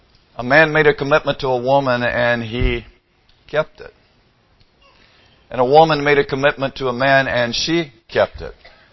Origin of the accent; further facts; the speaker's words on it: Dothan, Alabama, United States; I grew up in South Alabama in a little town called Dothan. It's when I was growing up there, primarily an agricultural region. It's big peanut country.